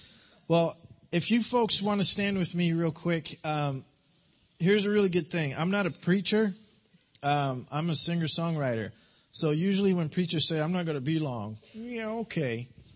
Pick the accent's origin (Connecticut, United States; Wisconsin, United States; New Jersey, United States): New Jersey, United States; I know you're from England, but I'm from Jersey.